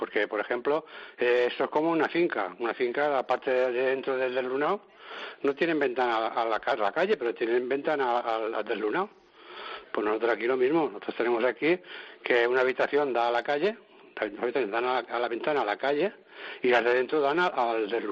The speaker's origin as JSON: {"language": "Spanish", "town": "Paterna", "region": "Valencian Community", "country": "Spain", "tie": "born or raised there", "said": "No, yo estoy muy, muy orgulloso de mi casa, de mi cueva y de mi pueblo, o sea"}